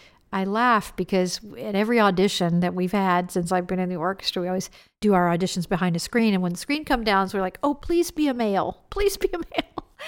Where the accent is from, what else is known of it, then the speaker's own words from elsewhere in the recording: Texas, United States; I grew up in Texas.